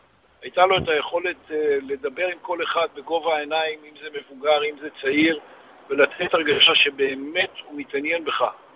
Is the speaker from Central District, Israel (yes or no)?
yes; Ra'anana, Central District, Israel; אנחנו מרעננה במשפחה.